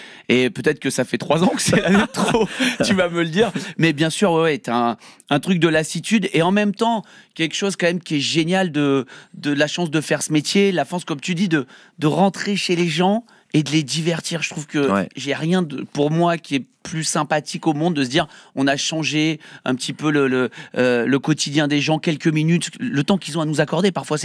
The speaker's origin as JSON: {"language": "French", "region": "Provence-Alpes-Côte d'Azur", "country": "France", "said": "Et c'est pas vrai, je viens pas d'Aix, ma mère est aixoise, mais moi non, je viens des Aures."}